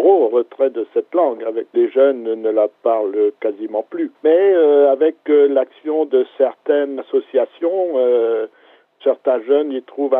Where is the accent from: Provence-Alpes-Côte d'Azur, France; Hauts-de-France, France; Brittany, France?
Brittany, France; Pléboulle; now in Pleurien, France; je suis originaire d'une petite commune à l'est de Saint-Brieuc. Je suis natif de Pléboule, du canton de Matignon, et actuellement j'habite une commune limitrophe qui s'appelle Pleurien.